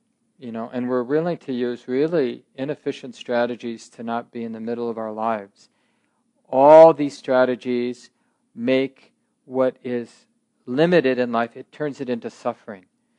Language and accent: English; Minneapolis, Minnesota, United States; I grew up in North Minneapolis, but where I grew up, and at the time I grew up, it was a very provincial place, very homogeneous place